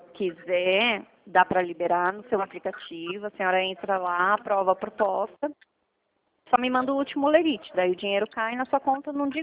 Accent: São Paulo, Brazil; sou de São Paulo.

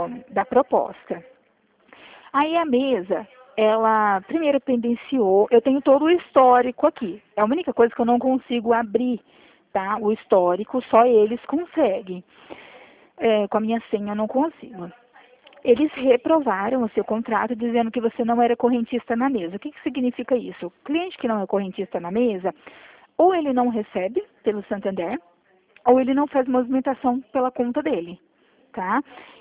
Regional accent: São Paulo, Brazil; eu sou aqui de São Paulo

